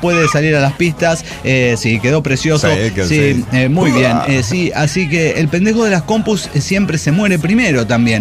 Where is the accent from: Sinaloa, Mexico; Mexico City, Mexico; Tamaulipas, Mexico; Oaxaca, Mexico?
Oaxaca, Mexico; now in Guadalajara, Mexico; de Oaxaca, residente en Guadalajara.